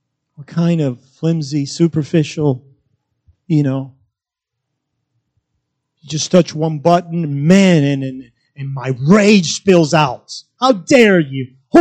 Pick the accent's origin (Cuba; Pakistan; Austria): Cuba; now in United States; So I grew up in Cuba and lived under it.